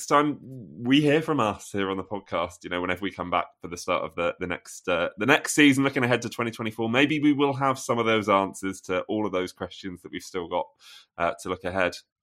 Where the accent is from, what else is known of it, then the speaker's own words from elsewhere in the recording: Wales, United Kingdom; moved away as an adult; now in Finland; I'm originally from Wales, but I've lived half my life, 23 years, in Finland.